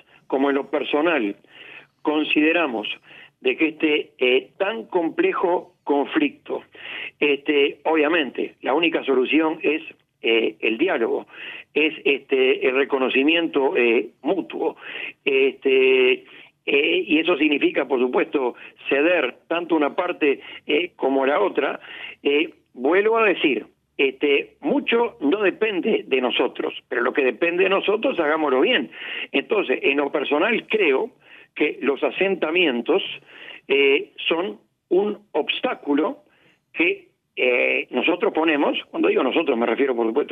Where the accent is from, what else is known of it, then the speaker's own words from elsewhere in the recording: Uruguay; uno como uruguayo, por supuesto, quiere lo mejor para Uruguay